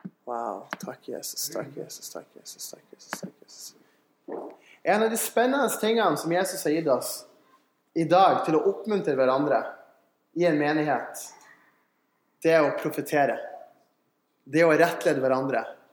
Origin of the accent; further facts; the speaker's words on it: Mo i Rana, Nordland, Norway; jag kommer från Moirana